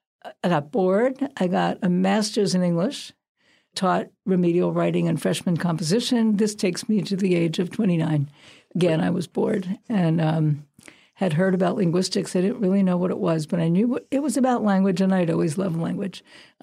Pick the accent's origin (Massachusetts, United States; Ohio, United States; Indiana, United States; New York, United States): New York, United States; Brooklyn; It was upstate New York. I'm from Brooklyn.